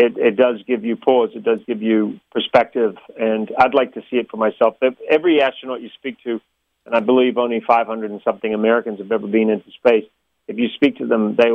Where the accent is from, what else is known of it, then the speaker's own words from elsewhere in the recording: New Zealand; I come from New Zealand, I love New Zealand.